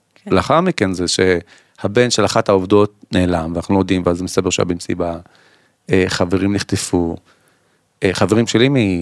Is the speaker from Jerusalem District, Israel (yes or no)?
no; Rahat, Southern District, Israel; אני נולדתי וגדלתי ברהט, רוב הילדות שלי הייתה ברהט, עד שבכיתה ט' עברתי, בכיתה ח' לקיבוץ ליד רהט, ואז בכיתה ט' לכפר הירוק